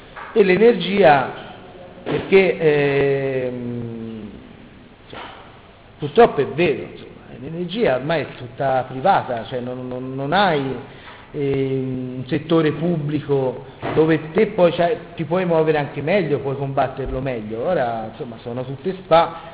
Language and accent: Italian; Tuscany, Italy; da buon toscani siamo anche ironici